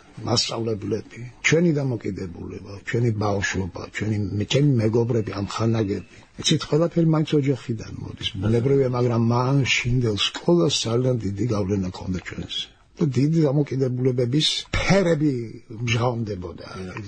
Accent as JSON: {"language": "Georgian", "region": "Tbilisi", "country": "Georgia", "tie": "born or raised there", "said": "სადაც დავიბადე და გავიზარდე თბილისში"}